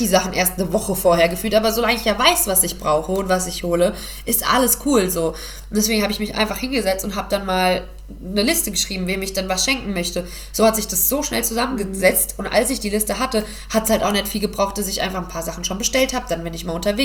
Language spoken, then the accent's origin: German; Hesse, Germany; weil ich bin Hessin.